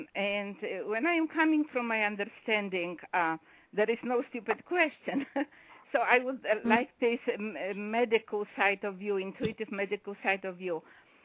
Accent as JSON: {"language": "English", "country": "Poland", "first_language": "Polish", "second_language": "English", "said": "I am from Poland, so you might hear some accent."}